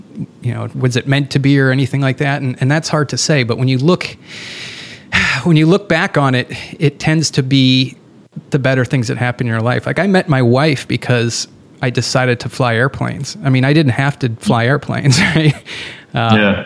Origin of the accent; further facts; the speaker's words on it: New Hampshire, United States; also born or lived in Somerville, United States; Yeah, I grew up in New Hampshire, and then after New Hampshire, I headed straight to Boston. I lived over in Davis Square in Somerville.